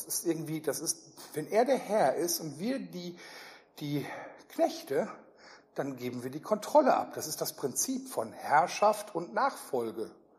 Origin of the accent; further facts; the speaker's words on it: North Rhine-Westphalia, Germany; Also ich komme eher so aus Richtung Ruhrgebiet.